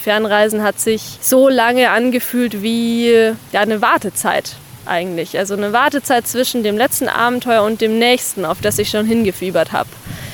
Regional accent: Southern Germany, Germany; eine Straße lang gefahren bin in Süddeutschland, eben in meine alte Heimat

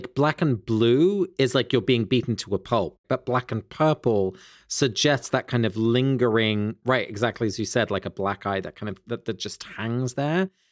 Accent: South East England, United Kingdom; picking blackberries in the hedgerows kind of between the fields near where I grew up in Sussex

